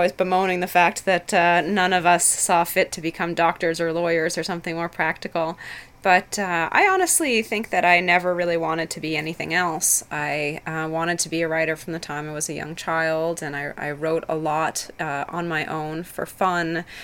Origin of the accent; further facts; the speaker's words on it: Montreal, Quebec, Canada; in an atmosphere in which you would hear more than one language regularly, and then also a lot of European and other immigrants in the 70s and 80s when I was growing up in Montreal.